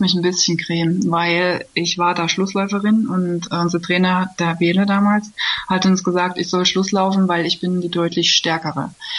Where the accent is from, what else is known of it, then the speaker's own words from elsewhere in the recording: East Germany, Germany; Also ich bin ja aus dem Osten, ne?